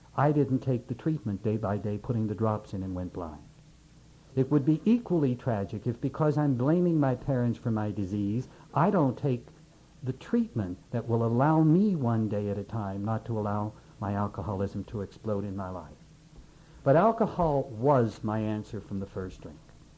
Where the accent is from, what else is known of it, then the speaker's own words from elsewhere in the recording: Pennsylvania, United States; The times I drank in the bar at the Penn State campus in my hometown where I went my first 2 years